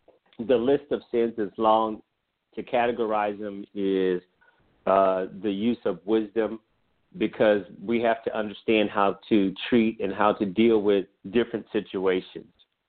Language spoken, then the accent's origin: English; the South, United States; You know, I'm from the South in the Bible Belt.